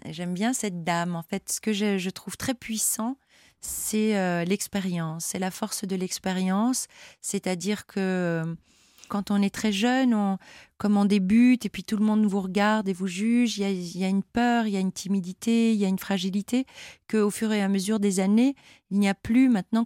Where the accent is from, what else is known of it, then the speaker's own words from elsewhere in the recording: Belgium; je suis métisse, français, portugais, il veut pas de ma belgitude lui non plus